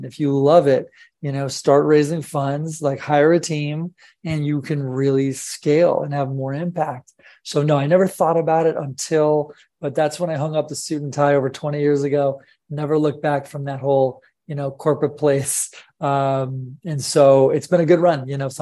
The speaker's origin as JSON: {"language": "English", "town": "Detroit", "region": "Michigan", "country": "United States", "tie": "born or raised there", "said": "Very grateful guy, and I grew up in Detroit area, diagnosed with pretty advanced cancer at 26."}